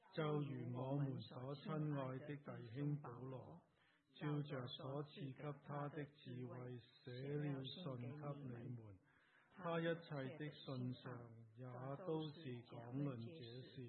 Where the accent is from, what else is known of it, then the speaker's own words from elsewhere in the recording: China; 上个礼拜是我们中国人的新年